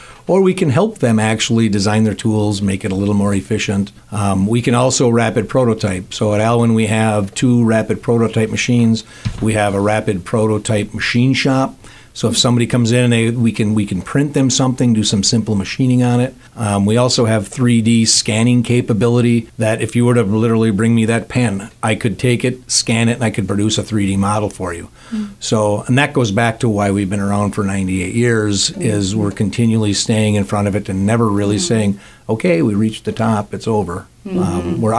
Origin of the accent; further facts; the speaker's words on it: Ishpeming, Michigan, United States; And you worked in my hometown.